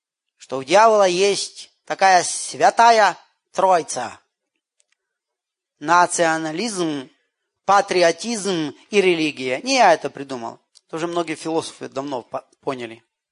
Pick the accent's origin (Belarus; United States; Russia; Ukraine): Ukraine; А поскольку я украинец, то куда бы я ни появился, начинается разговор, что творится в Крыму.